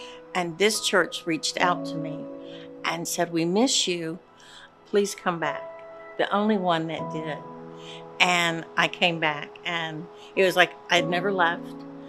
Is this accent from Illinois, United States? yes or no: no; Jacksonville, Florida, United States; I am from Jacksonville, Florida, in the United States of America.